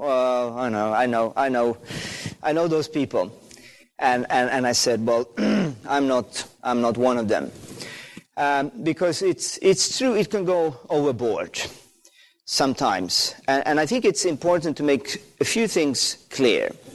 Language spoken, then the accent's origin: English; Finland; English is a second language; So I told you I'm from Finland.